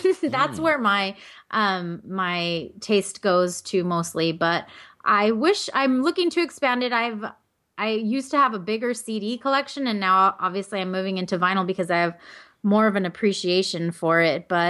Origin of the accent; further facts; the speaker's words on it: Los Angeles, California, United States; now in Santa Barbara, United States; I live in Santa Barbara. I'm from Los Angeles.